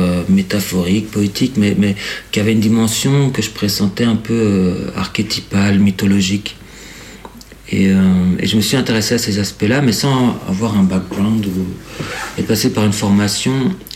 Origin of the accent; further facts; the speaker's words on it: Brussels, Belgium; Donc moi, je suis bruxellois, belge